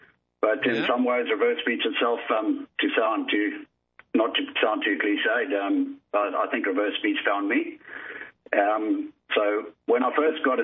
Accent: Zimbabwe; accent: Zimbabwean; now in Australia; It's Zimbabwean. I'm from Zimbabwe, which is close to South Africa.

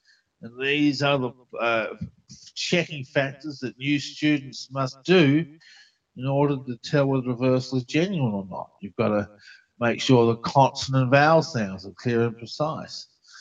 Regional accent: Australia; Good thing I'm an Aussie, isn't it?

